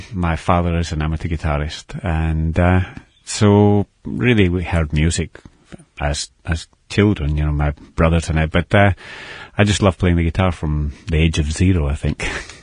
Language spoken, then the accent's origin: English; Spain; accent: Scottish; also born or lived in Scotland; I grew up in Spain. But, of course, I've got a Scottish accent when I speak.